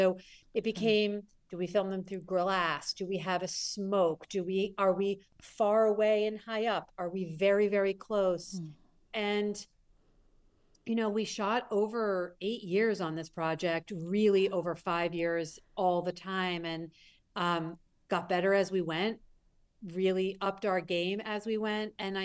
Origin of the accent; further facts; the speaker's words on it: United States; So for me, being an American, I can hold both those identities.